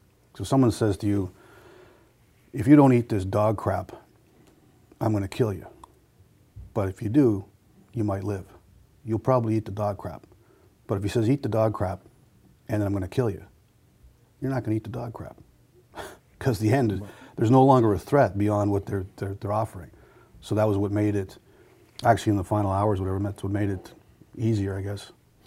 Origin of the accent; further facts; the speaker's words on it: Canada; obviously I'm a Canadian